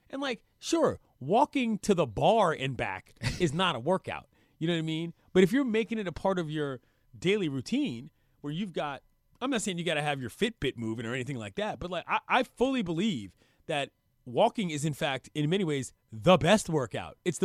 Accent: East Coast, United States; now in Los Angeles, United States; because I'm from the East Coast where walking is a thing.

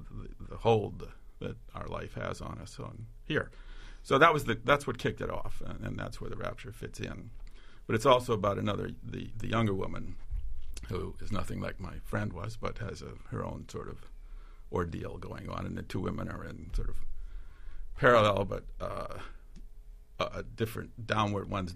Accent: Dubuque, Iowa, United States; But I grew up in the Midwest in Dubuque, Iowa

